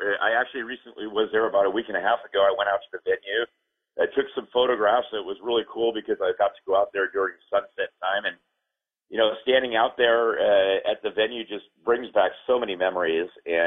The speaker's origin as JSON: {"language": "English", "town": "Los Angeles", "region": "California", "country": "United States", "tie": "born or raised there", "said": "No, I'm in Los Angeles."}